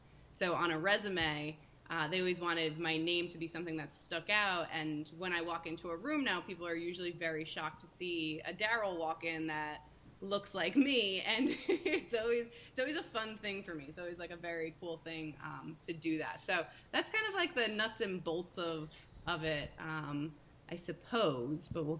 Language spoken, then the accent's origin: English; New Jersey, United States; now in Rhode Island, United States; So I am a Jersey girl. I love me some New Jersey, but I live in Rhode Island now.